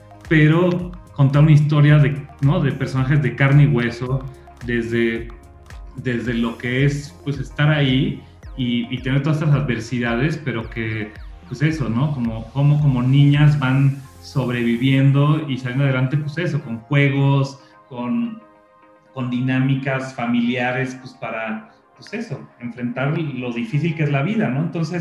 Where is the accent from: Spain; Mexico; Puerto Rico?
Mexico; también nos sentimos identificados como mexicanos